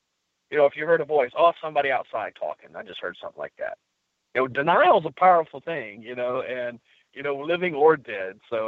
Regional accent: Tennessee, United States; Corker from my home state here in Tennessee

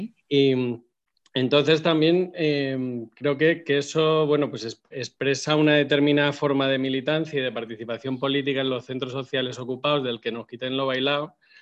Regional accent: Madrid, Community of Madrid, Spain; Bueno, yo soy de Madrid

